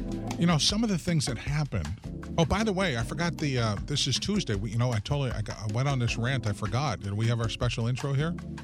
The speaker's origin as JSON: {"language": "English", "town": "Bronx", "region": "New York", "country": "United States", "tie": "born or raised there", "said": "I am, sir. Born and raised in the Bronx."}